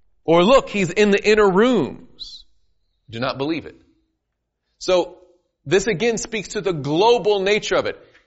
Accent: the South, United States; Now, I'm from the South. You think about something being quick as grease lightning.

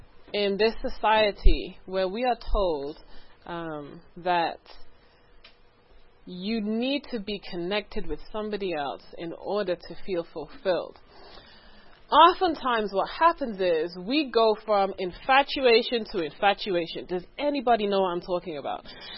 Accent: England, United Kingdom; moved away; I'm originally from England. My accent is not that strong now because I've been in this country for a while.

